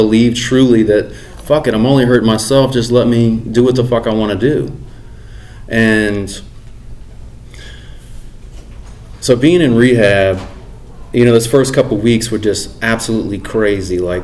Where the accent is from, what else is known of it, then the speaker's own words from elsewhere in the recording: New Orleans, Louisiana, United States; also born or lived in Thibodaux / Mississippi; I'm from New Orleans, right outside New Orleans. Born and raised. I spent a lot of time in New Orleans. Lived in New Orleans for about 10 years. Lived in Thibodaux. Lived in Mississippi.